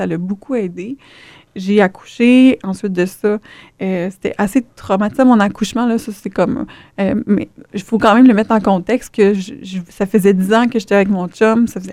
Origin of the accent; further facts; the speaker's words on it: Montreal, Quebec, Canada; Moi, je viens de Montréal, en fait.